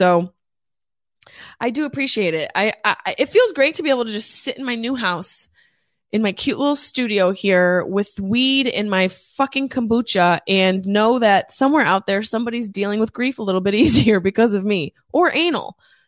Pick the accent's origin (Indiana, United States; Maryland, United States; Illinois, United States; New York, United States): New York, United States; Syracuse; So check out New Year's Eve with me in my hometown, Syracuse, New York, at the Syracuse Funny Bone.